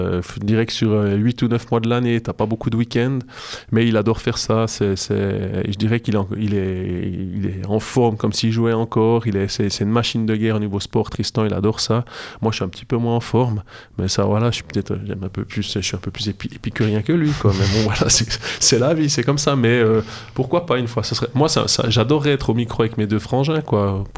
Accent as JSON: {"language": "French", "region": "Jura", "country": "Switzerland", "said": "Moi, je viens du Jura."}